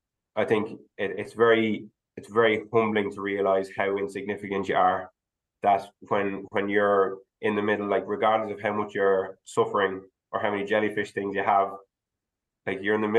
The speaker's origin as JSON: {"language": "English", "town": "Greystones", "region": "Leinster", "country": "Ireland", "tie": "born or raised there", "said": "And the progression from there is I grew up in Greystones and would have sailed a lot as a kid."}